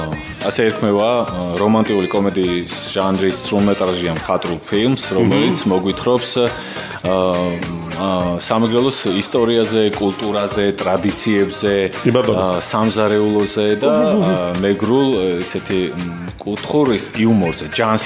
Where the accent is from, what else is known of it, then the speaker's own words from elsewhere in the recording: Martvili, Samegrelo-Zemo Svaneti, Georgia; წარმოშობით მარტვილის რაიონიდან ვარ და ანუ გვეგონა რომ ვიცოდით სამეგრელო